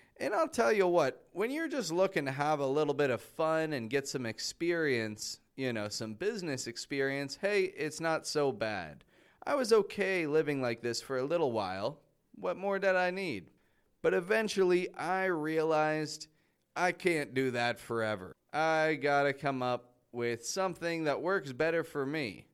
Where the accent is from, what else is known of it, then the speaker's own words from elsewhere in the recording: Toronto, Ontario, Canada; now in Mexico; I live in Mexico. I'm from Toronto, from Canada.